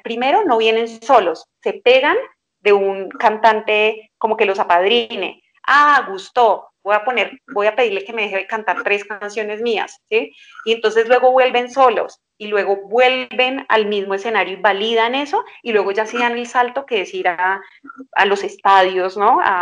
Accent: Colombia; now in Mexico; México porque es donde estoy y quiero estar, y Colombia pues porque soy de Colombia y podría trabajar y regresarme a trabajar allá en cualquier momento.

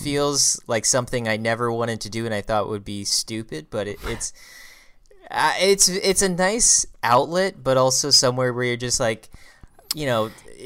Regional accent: California, United States; moved away as an adult; I'm from California.

